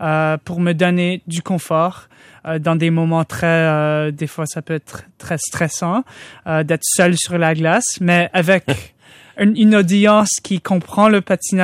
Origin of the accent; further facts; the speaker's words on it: Canada; parce que j'étais chez moi au Canada.